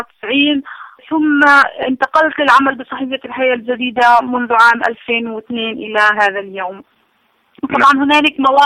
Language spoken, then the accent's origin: Arabic; Gaza, Gaza Strip, Palestine; also born or lived in Sharjah, UAE; مواليد مدينة غزة عام 1972، ولدت في حي الشجاعية بمدينة غزة، ترعرعت في مدينة غزة ومدارسها